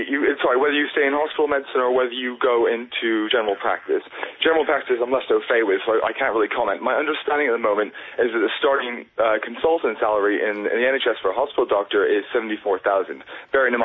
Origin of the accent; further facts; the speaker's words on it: United States; now in United Kingdom; I'm from America originally, I trained over here, I would never go back to that system.